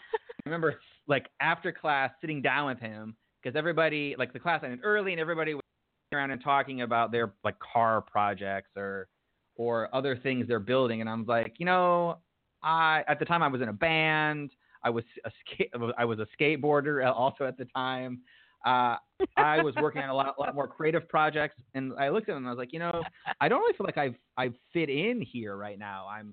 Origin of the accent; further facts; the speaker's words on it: United States; growing up in the United States, despite our current administration, there is still this entrepreneurial, like, yes, go and be whatever you want kind of feeling.